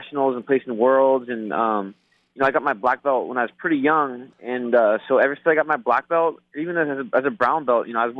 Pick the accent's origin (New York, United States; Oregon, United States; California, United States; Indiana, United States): Oregon, United States; it was great to fight in my home state in Oregon